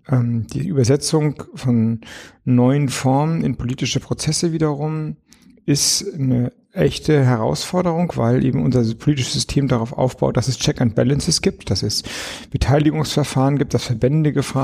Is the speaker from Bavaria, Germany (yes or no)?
no; Flensburg, Schleswig-Holstein, Germany; ich komme aus Flensburg, gucke relativ stark nach Dänemark